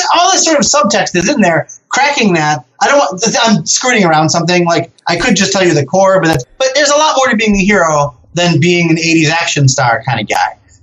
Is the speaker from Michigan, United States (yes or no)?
yes; Detroit, Michigan, United States; I'm from Detroit, so we're like gating it up.